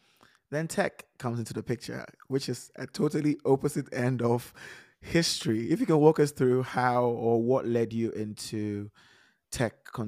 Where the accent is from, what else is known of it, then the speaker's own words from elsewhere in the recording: Ghana; you know, I grew up in Ghana